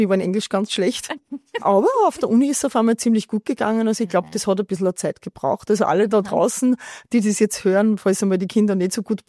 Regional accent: Ottensheim, Upper Austria, Austria; Also ich bin schon in Österreich geboren, meine Schwester nicht, die ist noch in Deutschland geboren und irgendwann sind wir nach Österreich und ich bin dann in der Nähe von Linz in Ottensheim aufgewachsen

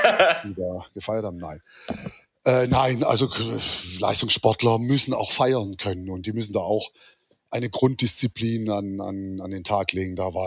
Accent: Stuttgart, Baden-Württemberg, Germany; born there; wir sind beide in Stuttgart geboren

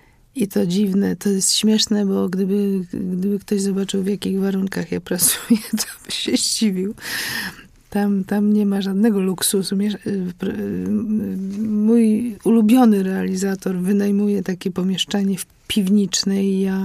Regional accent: Poznań, Greater Poland Voivodeship, Poland; Poznań jest moim rodzinnym miastem po prostu. Tutaj się urodziłam, tutaj się kształtowałam, tu mam rodzinę, mam bliskich.

